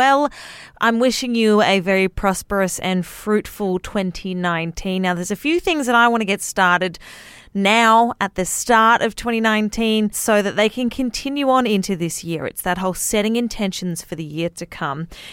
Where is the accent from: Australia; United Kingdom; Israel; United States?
Australia; I am an Australian female radio announcer and podcaster. I'm 28 years old